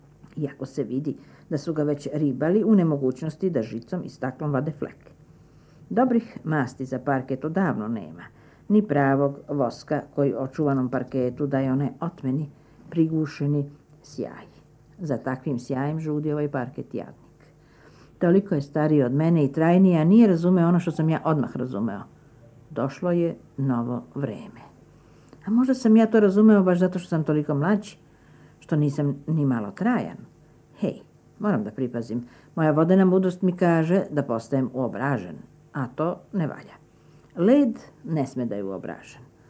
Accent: Belgrade, Serbia; born there; now in Novi Beograd, Serbia; rođena sam na Vračaru, živela na Dorćulu i evo me sad na Novom Beogradu, tako da svakih 20 godina menjam fizički mesto na kome stanujem, ali u stvari neprekidno živim i na Vračaru i na Dorćulu.

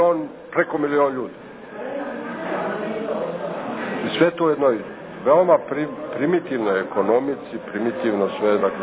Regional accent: Prizren, Prizren District, Kosovo; moved away; Ja sam rođen ovdje u Prizrenu, živo tamo u stvari do kapitulacije Italije 43. godine.

